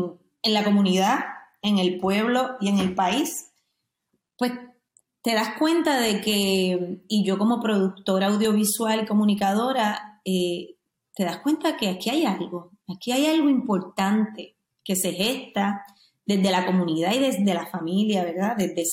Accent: Orocovis, Puerto Rico; moved away as an adult; Soy del pueblo de Orocovis, original. Me crié allí hasta los 18 años, hasta que me gradué de mi high school.

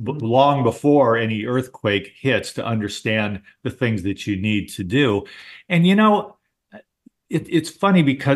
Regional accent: California, United States; I grew up in Southern California. So earthquakes were not unusual

